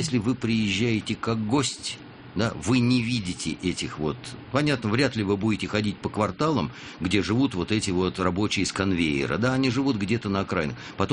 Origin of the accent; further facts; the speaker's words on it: Moscow, Russia; Да, я коренной москвич, бог знает в каком поколении.